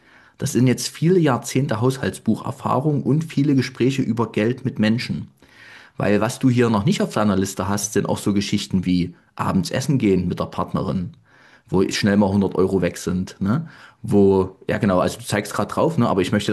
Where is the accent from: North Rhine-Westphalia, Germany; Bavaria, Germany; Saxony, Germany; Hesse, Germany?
Saxony, Germany; Leipzig; ich komme aus Leipzig